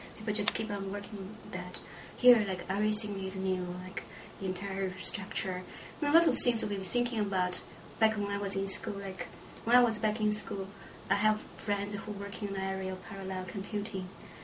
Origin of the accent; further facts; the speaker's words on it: China; English is a second language; moved away as an adult; now in United States; So basically, I kind of like, I grew up in China. I finished college in China, and I also go to graduate school with a master. So after my master, I came here for PhD.